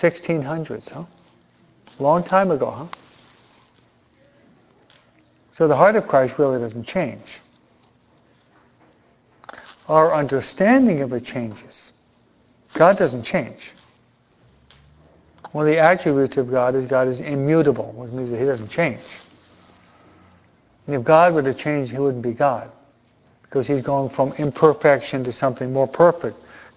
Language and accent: English; East Coast, United States; Any of you ever been in the ocean? The Atlantic? I am. I'm from the East Coast.